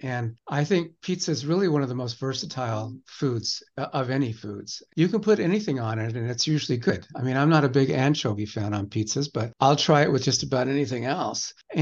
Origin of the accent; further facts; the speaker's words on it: San Diego, California, United States; my mother was from Arizona and I grew up in San Diego, so I always had Mexican food.